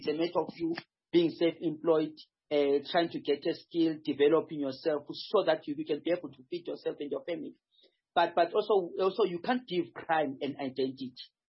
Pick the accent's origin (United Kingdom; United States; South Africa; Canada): South Africa; We are not working. We are South African.